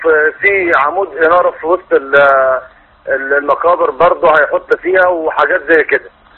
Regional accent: Sharqia Governorate, Egypt; في قريتنا في الشرقية مكان مقابر

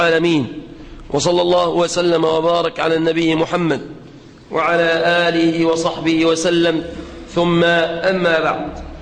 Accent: Egypt

